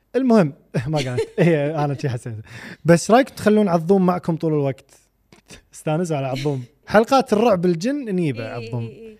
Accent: Kuwait; انا كويتي انا وقلبي سعودي.

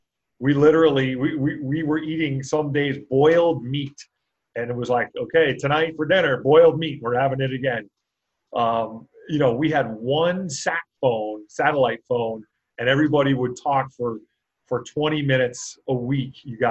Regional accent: New Haven, Connecticut, United States; Yeah, I grew up in New Haven, Connecticut. My parents were musicians. I grew up in a musical family, not in a real military family.

